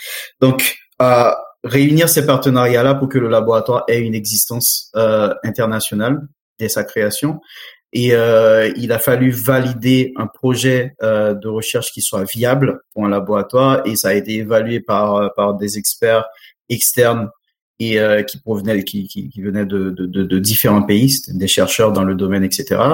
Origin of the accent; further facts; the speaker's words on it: Haiti; now in France; c'était de lancer un laboratoire de recherche scientifique dans mon pays d'origine, Haïti